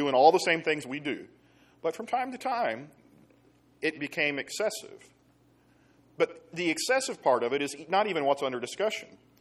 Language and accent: English; Seminole, Oklahoma, United States; now in Glenpool, United States; Or I'll say something about, well, I come from Seminole, Oklahoma, or I live in Glenpool, Oklahoma